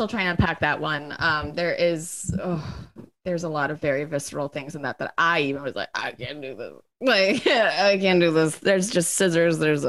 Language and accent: English; New Orleans, Louisiana, United States; I'm from New Orleans. Hello.